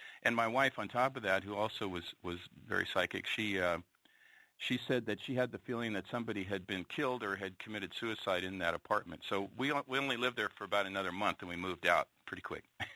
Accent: Seattle, Washington, United States; I grew up in Seattle, and where I lived in kind of the suburbs north of Seattle.

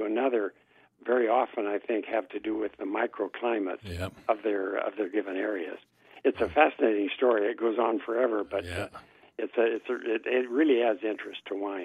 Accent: Iowa, United States; I'm from Iowa, same climate pretty much.

